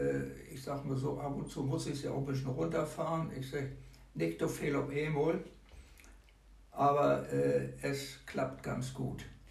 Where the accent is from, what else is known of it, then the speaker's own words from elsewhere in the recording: Hamburg, Germany; Ich bin Hamburger Jung.